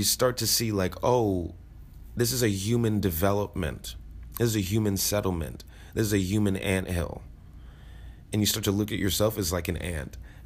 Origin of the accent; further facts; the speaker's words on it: Brooklyn, New York, United States; being a black kid immigrant mother from Barbados, black kid growing up in Brooklyn in the 80s, very dangerous.